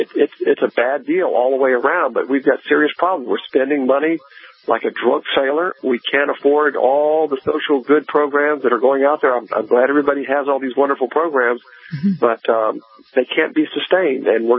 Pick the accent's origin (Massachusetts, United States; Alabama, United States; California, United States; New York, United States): Alabama, United States; because I'm from Alabama